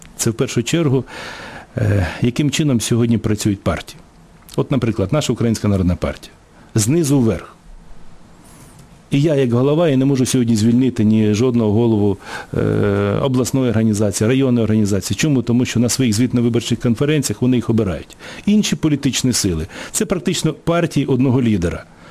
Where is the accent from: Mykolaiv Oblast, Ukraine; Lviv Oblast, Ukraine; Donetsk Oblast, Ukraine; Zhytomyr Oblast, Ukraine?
Donetsk Oblast, Ukraine; Donetsk; тим паче, що я із Донецька